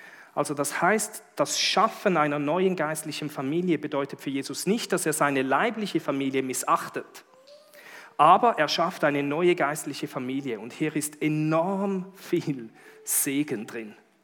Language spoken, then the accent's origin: German; Eritrea; Ich bin in Eritrea geboren. Hier seht ihr ein Bild von mir in Eritrea. Und damals war es noch Äthiopien.